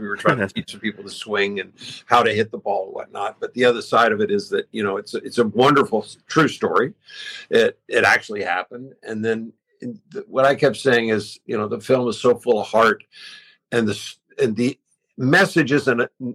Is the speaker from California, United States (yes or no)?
no; Texas, United States; I mean, I'm from Texas originally.